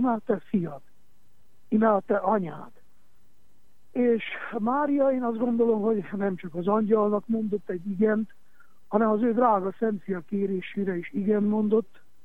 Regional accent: Miercurea Ciuc, Harghita, Romania; Én Csíkszeredai vagyok

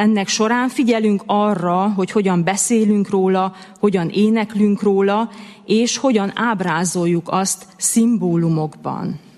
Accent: Transylvania, Romania; Erdélyben, ahonnan én származom, nem jellemző, hogy ez a téma jelen lenne

